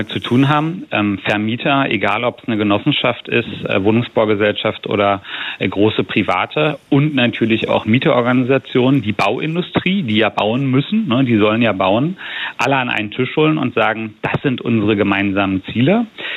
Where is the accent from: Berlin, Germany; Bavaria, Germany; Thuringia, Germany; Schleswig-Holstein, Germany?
Berlin, Germany; born there; ich sage das mal selbst als geborener Berliner, Berlin wird voller werden